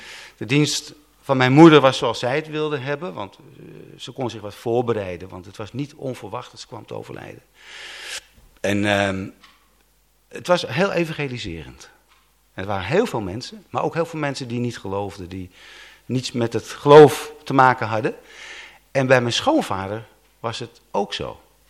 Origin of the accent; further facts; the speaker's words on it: Amsterdam, North Holland, Netherlands; also born or lived in Groningen; oorspronkelijk kom ik uit de gemeente Amsterdam. Ja, heel vroeger Groningen. Ik ben geboren in Groningen. Maar op het 10e jaar naar Amsterdam gegaan. Daar opgegroeid, ook in de kerk, zeg maar.